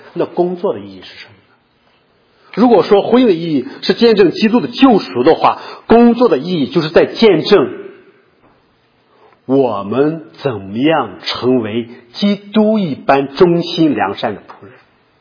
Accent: Shandong, China; 我们中国君子就是这样的，我们山东人尤其如此

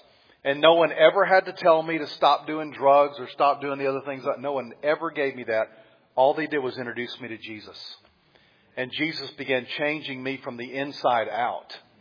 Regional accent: the South, United States; And I had a basic knowledge because I grew up in the South and everybody knew something about God in the South.

